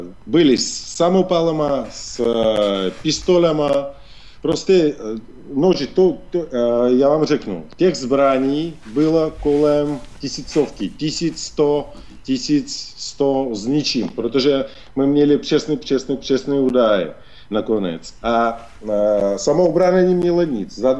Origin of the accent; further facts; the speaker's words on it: Russia; also born or lived in Prague; now in Sevastopol; Já jsem Rus, který žil leta Litovci v Praze. Pak jsem přistěhoval nebo se vrátil do Ruska.